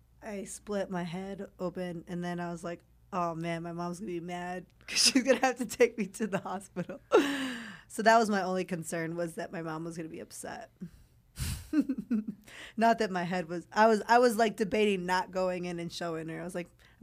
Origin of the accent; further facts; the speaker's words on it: California, United States; Well, growing up, I did. I'm from California. Kobe was my favorite.